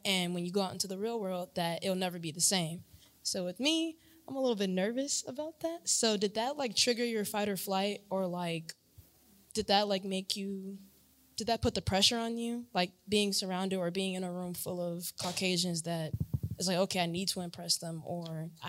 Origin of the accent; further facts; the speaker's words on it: Chicago, Illinois, United States; I'm from Chicago.